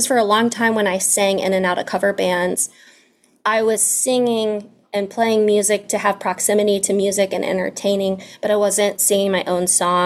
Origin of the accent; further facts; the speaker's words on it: Virginia, United States; also born or lived in Guam; I was born in Guam, but I was raised in Virginia. And so I have kind of gone back and forth with my identity.